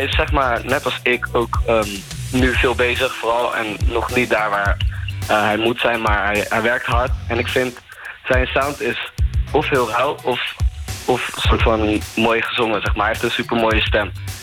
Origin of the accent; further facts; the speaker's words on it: The Hague, South Holland, Netherlands; We komen allebei uit Den Haag.